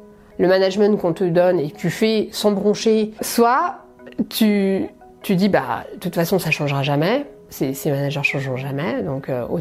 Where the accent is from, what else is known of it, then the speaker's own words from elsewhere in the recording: Paris, Île-de-France, France; Alors moi j'ai grandi à Paris, j'ai fait toute ma scolarité à Paris, j'étais l'aînée d'une famille de 4 enfants.